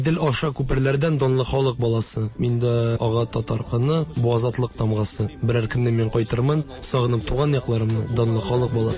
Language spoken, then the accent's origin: Tatar; Kazan, Tatarstan, Russia; А өзім Қазаннан, мен Қазанда тудым